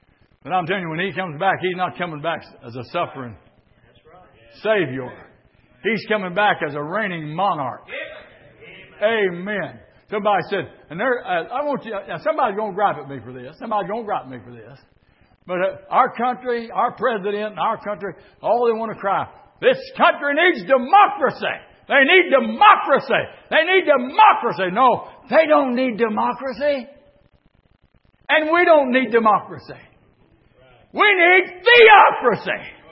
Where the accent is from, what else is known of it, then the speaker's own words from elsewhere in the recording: United States; I back America. I'm an American.